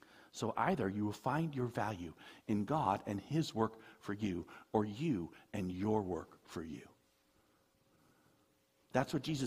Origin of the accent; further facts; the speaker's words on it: United States; I'm an American. I we're in the top 2% of the world.